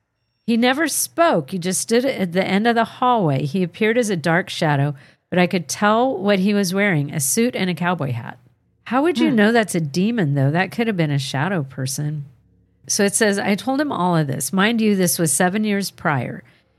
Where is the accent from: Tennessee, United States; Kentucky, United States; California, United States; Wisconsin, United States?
Kentucky, United States; London; I moved away from my hometown of London, Kentucky.